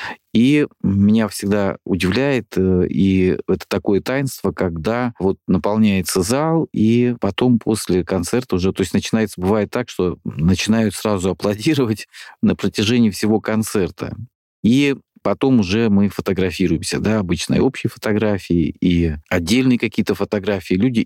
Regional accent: Shakhty, Rostov Oblast, Russia; я родом из Ростовской области, из города Шахты

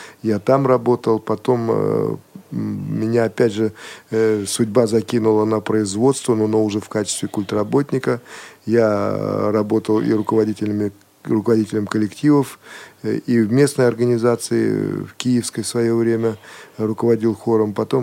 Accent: Moscow, Russia; born there; я родился в Москве, а родина моих родителей – Казань.

